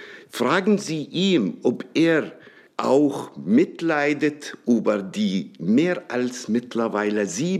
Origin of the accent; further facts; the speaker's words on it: Palestine; Ich habe kein Recht, meinen Mund aufzumachen als Palästinenser.